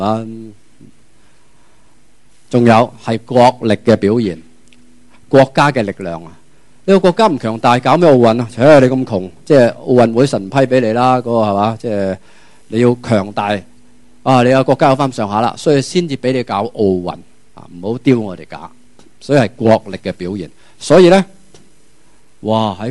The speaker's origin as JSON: {"language": "Cantonese", "country": "Hong Kong", "said": "我哋香港人好自豪啊，其实都香港唔错嘅地方嘛。"}